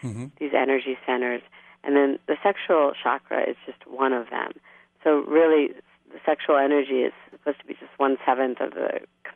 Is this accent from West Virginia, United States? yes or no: yes; West Virginia, United States; growing up in West Virginia, I go off to India